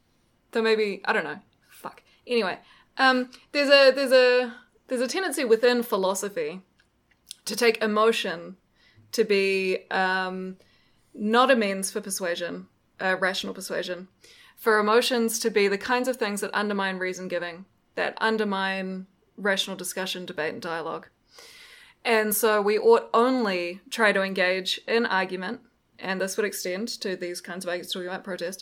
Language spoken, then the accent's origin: English; United States; I'm crying because somebody put a star in front of me and I'm American.